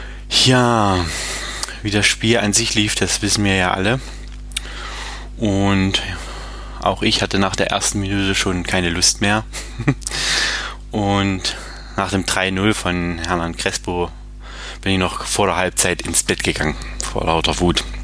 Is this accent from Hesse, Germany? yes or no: no; Halle, Saxony-Anhalt, Germany; ich komme aus Halle an der Saale.